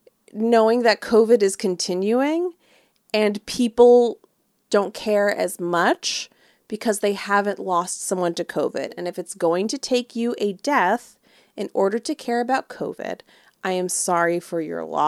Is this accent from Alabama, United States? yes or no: no; New Jersey, United States; Because we're all from New Jersey and we were like, we're going to fuck this up with some cannolis.